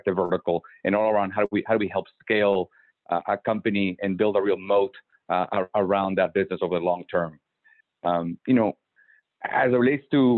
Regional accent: Guatemala; English is a second language; moved away as an adult; also born or lived in Austin, United States; now in United States; So I am originally from Guatemala, where I was born and raised. And I moved to the United States for college. I went to the University of Texas in Austin, and I've been here ever since.

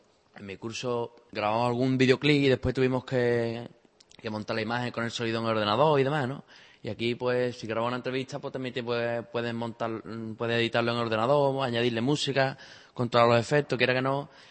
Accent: Spain; now in Czech Republic; Pues allí en mi país, en España, donde estaba estudiando

